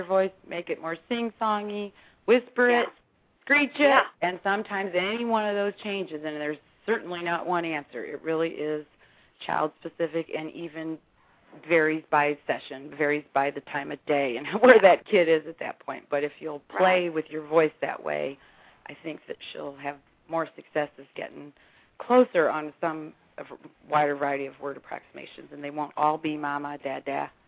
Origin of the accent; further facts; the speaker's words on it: Indiana, United States; accent: Northern Indiana; So compared to a New Jersey accent, my Northern Indiana accent sounded very Southern, so go figure.